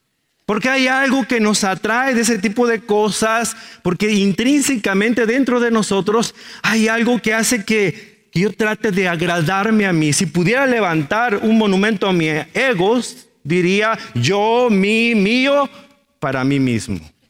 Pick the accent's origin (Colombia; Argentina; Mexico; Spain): Mexico; Lo digo porque soy mexicano.